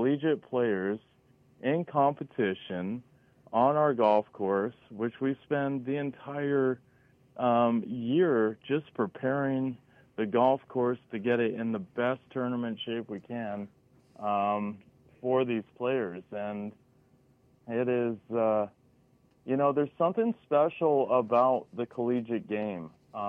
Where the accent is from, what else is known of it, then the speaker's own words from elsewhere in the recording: Alaska, United States; I grew up in Alaska